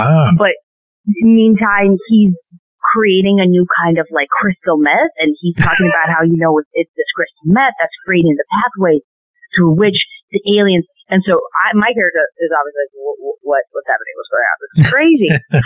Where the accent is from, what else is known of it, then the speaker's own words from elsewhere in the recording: Russia; I'm from Russia. We did that.